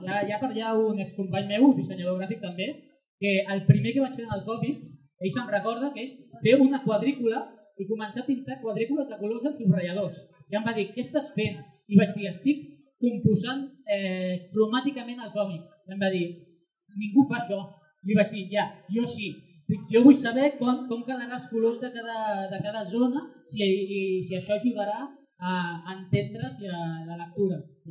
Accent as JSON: {"language": "Catalan", "town": "Barcelona", "region": "Catalonia", "country": "Spain", "tie": "born there", "said": "Bueno, jo soc nascut a Gràcia, vull dir que més."}